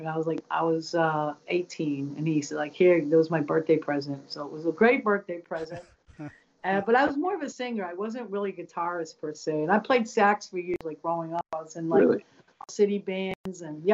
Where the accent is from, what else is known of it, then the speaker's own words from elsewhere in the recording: East Coast, United States; growing up in the East Coast, there's music, but the music scene here, I mean, it's just unparalleled, especially back then.